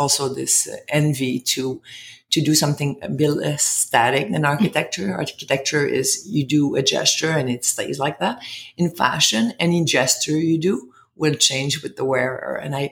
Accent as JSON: {"language": "English", "town": "Montreal", "region": "Quebec", "country": "Canada", "tie": "born there", "said": "I was born in Montreal"}